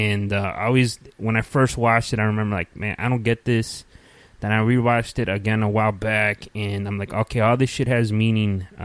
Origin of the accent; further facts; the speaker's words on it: Indiana, United States; And then I told her, like, we're from Indiana.